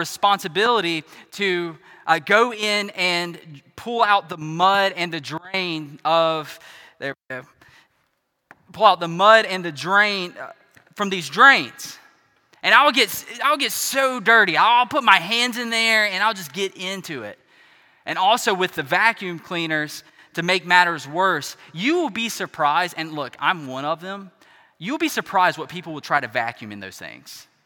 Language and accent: English; South Carolina, United States; So in South Carolina, there's this hobby. That's where I'm from. I'm from South Carolina.